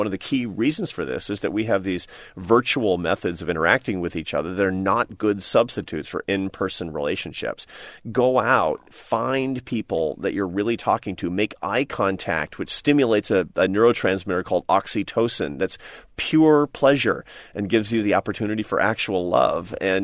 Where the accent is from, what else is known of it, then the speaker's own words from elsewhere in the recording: Seattle, Washington, United States; now in Washington, United States; But, you know, I go to my hometown, Seattle, and I talk to people